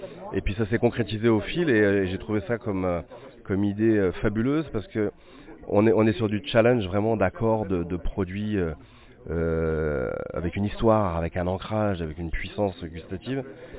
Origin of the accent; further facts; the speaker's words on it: Réunion, France; also born or lived in Alsace; Moi je suis de l'île de La Réunion du côté de mon père, mais je suis né en Alsace où mon père travaillait à l'époque. Donc j'ai vécu quelques années en Alsace, mais sinon j'ai grandi et j'habite à l'île de La Réunion.